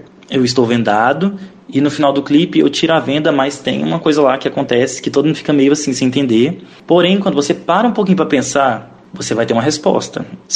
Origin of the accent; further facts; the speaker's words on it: Goianésia, Goiás, Brazil; eu fui em Goianésia, que é minha cidade natal